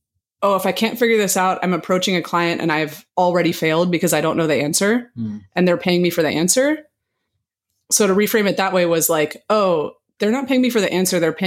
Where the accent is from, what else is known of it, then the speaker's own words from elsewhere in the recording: Midwest, United States; Well, I grew up in the Midwest, so I think it's like the natural, you know